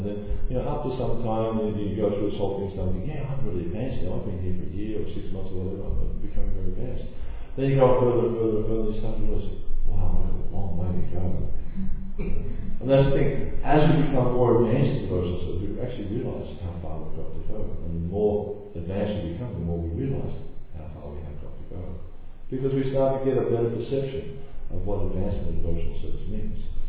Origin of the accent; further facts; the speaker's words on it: Melbourne, Victoria, Australia; born there; I was born in Melbourne, but I went away and I came back after about 15 years.